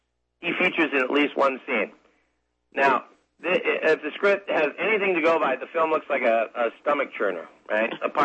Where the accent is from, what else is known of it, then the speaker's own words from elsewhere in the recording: Tennessee, United States; Now, I'm from Tennessee. I don't know any Jewish hillbillies out here.